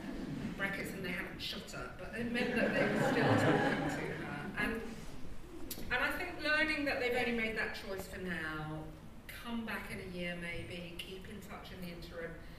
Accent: Camden, London, United Kingdom; they bothered to find out that I was born and raised in Camden, that I knew the estates around there, that I'd been to school there, that I knew the problems of the borough.

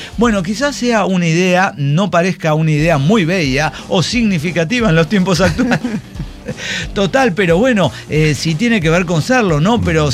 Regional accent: Guanajuato, Mexico; yo soy de Guanajuato

